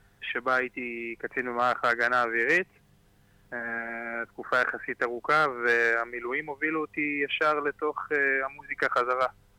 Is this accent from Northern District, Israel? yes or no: no; Ashdod, Southern District, Israel; אני גדלתי באשדוד.